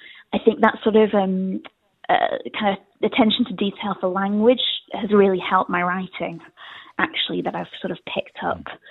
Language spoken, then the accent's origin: English; East Midlands, United Kingdom; And I grew up in the Peak District, just sort of outside of Manchester, in a really small village there.